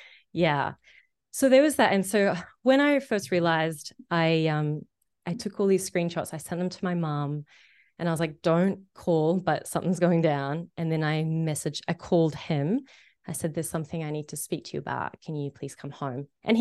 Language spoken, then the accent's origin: English; Egypt; I grew up in Egypt where, you know, women are more oppressed than in comparison to men.